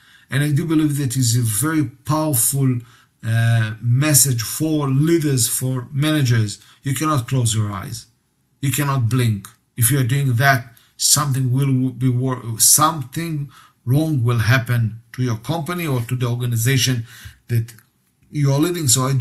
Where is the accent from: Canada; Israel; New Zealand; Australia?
Israel; English is a second language; I'm from Israel, you are from Germany.